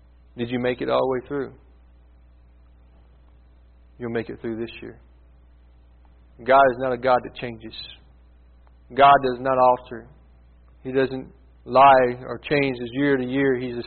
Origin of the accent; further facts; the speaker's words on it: Princeton, Kentucky, United States; from my hometown of Princeton, Kentucky.